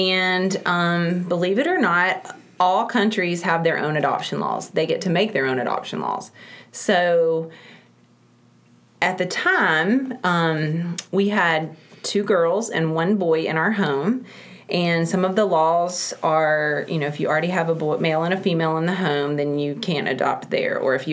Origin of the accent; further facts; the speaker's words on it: the South, United States; I mean, it's obvious we're from the South. Our grandparents are from the Deep South.